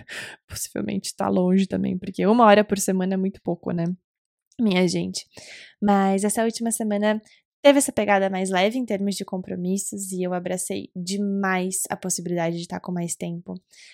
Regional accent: Recife, Pernambuco, Brazil; born there; eu não sei se é meu sangue de litoral, de quem nasceu no litoral. Eu nasci em Recife, Pernambuco

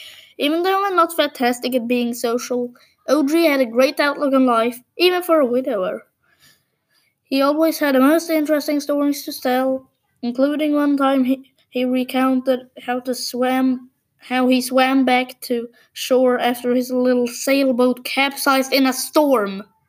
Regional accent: Wales, United Kingdom; first language Welsh; English is a second language; now in Cardiff, United Kingdom; So naturally, I'm much more comfortable speaking my native language, Welsh. Now, because I wasn't content to be a farmer or a primary school teacher, I moved down south and ended up in Cardiff

